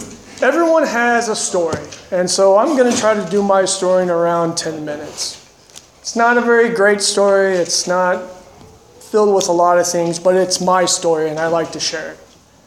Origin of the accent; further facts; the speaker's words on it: Cheyenne, Wyoming, United States; I'm originally from Cheyenne, Wyoming. There's not much to do in Cheyenne, Wyoming, except shooting guns and drinking beer.